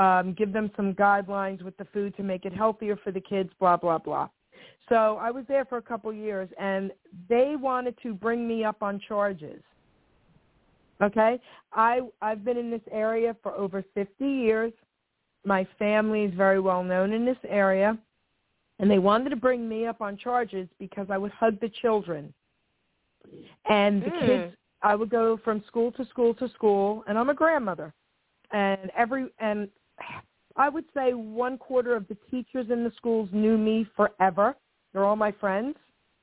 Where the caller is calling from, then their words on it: New Jersey, United States; I'm calling from New Jersey.